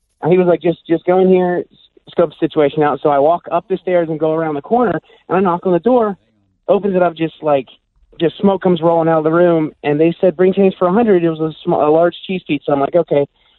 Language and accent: English; Front Royal, Virginia, United States; they were redoing these kind of, like, junky apartments in my hometown in Front Royal.